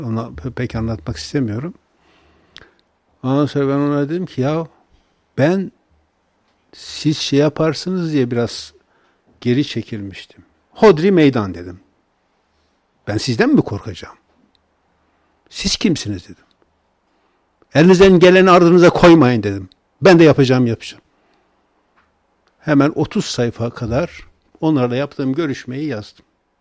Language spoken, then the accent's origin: Turkish; Tortum, Erzurum, Turkey; benim yakın çevremde de bir tarikatçı yoktu Erzurum'da. Mesela bizim kazada bizim köyde hiç olmamıştı. Şimdi bizim tortum daha çok ilimle anılan bir şeydir, kazadır.